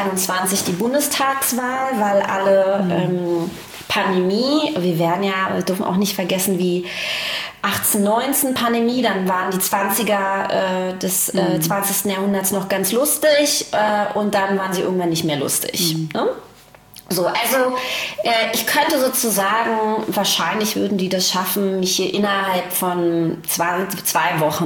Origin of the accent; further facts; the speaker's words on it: Berlin, Germany; weil Berlin ja meine Heimat ist. Ich bin hier geboren